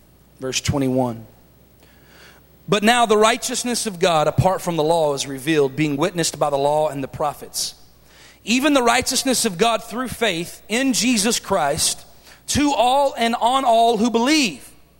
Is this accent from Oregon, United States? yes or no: no; Texas, United States; I'm from Texas. Y'all probably can all tell because of the way I talk, right?